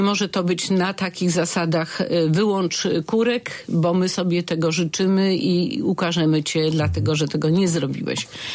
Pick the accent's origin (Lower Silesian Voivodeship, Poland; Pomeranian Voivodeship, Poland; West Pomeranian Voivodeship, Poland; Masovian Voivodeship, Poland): Lower Silesian Voivodeship, Poland; Bogatynia; born there; się urodziłam w Bogatyni, znam ten teren